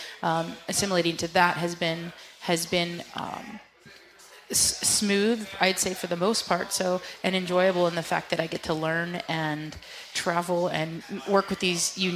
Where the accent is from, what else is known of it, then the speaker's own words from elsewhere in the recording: Leavenworth, Washington, United States; Yep, I'm from Leavenworth, Washington, and so this is familiar territory for me.